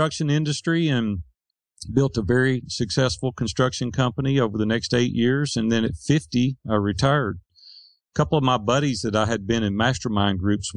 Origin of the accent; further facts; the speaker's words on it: Nashville, Tennessee, United States; Nashville, Tennessee.